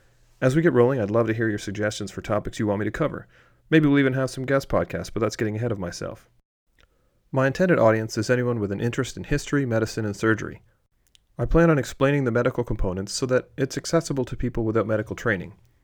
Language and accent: English; Canada; I'm Canadian